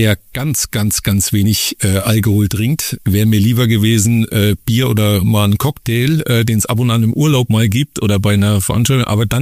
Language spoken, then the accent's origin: German; Meiningen, Thuringia, Germany; born there; Ich komme ja ursprünglich aus dem Südthüringer Bereich, bin gebürtiger Meininger.